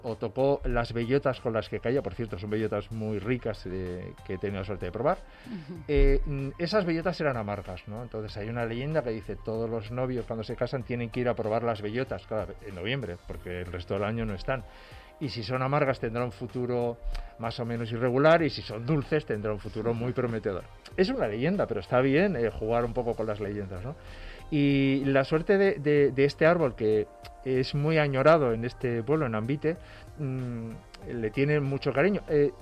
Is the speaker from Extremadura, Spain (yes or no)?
yes; Extremadura, Spain; Yo, como extremeño, te diría, hay una encina terrona que está en Montánchez